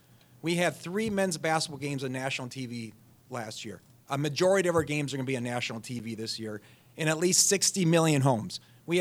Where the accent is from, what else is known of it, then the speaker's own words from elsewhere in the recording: Midwest, United States; because it instills the same values that we learned growing up in the Midwest.